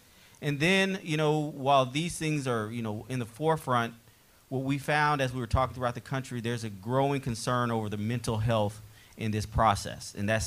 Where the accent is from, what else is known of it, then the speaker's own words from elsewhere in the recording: Arlington, Texas, United States; born there; I was born in Dallas, Texas, Arlington, right outside of Dallas. I'm in Texas, so I can say I was born in Arlington, where people know.